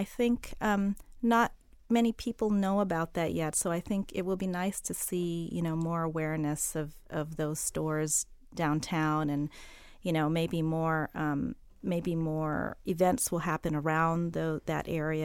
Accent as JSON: {"language": "English", "town": "San Francisco", "region": "California", "country": "United States", "tie": "born or raised there", "also_born_or_lived": "New York City", "said": "I mean, I grew up in San Francisco. We moved here from New York City."}